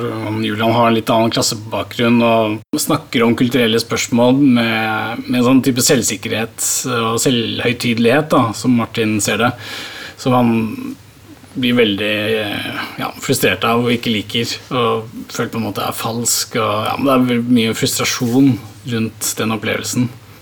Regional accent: Oslo, Norway; Jeg er født og oppvokst i Oslo, på Lilleaker, som da er vest i Oslo, men som er et sted med arbeiderklassebakgrunn fra gammelt av, med alle fabrikkene som var langs Lysakerelva.

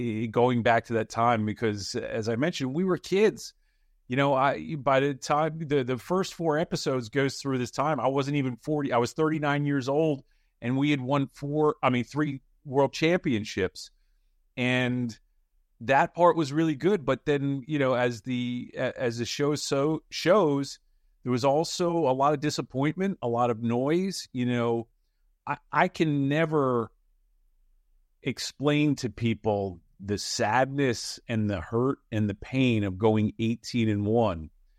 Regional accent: New York, United States; I'm from New York, and I grew up a Giants fan.

